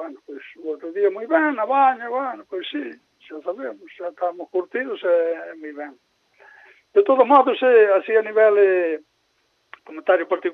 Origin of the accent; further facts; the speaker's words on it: Mazaricos, Galicia, Spain; Eu son de Mazaricos e meus avós ten vacas.